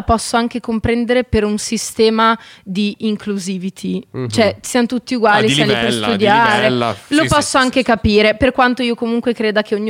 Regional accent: Lombardy, Italy; In realtà sono cresciuta nel Mantovano.

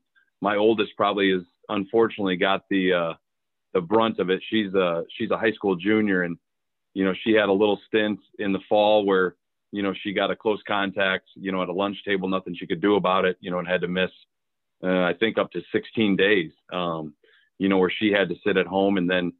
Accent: Cedar Falls, Iowa, United States; Well, I grew up in Cedar Falls, Iowa. You know, went there through middle school.

